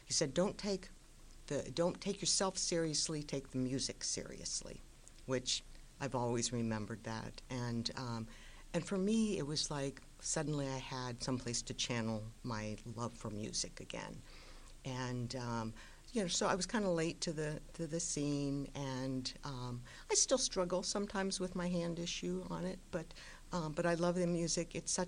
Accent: Virginia, United States; I'm actually from Northern Virginia, not far from where Vince is, but older, so our paths never crossed.

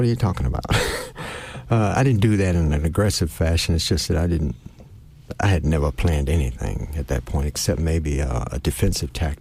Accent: San Antonio, Texas, United States; moved away as an adult; that's the times that I grew up in San Antonio. 1969 was my last year living in San Antonio.

